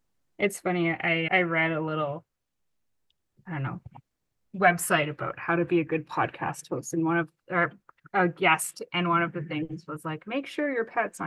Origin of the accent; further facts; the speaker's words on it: Ottawa, Ontario, Canada; So I grew up in a city. I grew up in Ottawa, actually, which is the capital of Canada.